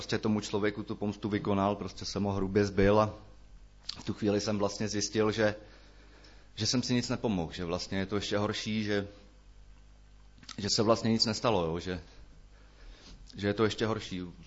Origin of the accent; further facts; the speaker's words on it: Central Bohemian Region, Czechia; narodil jsem se, pocházím tady kousek odsud, od Kolína. A narodil jsem se v nevěřící rodině